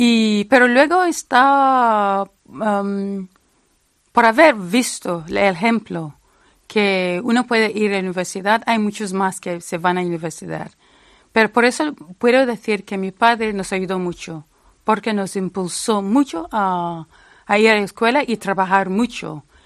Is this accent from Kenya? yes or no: yes; Kenya; Primero, soy mujer. Soy africana y luego trabajo en mi país, en Kenia.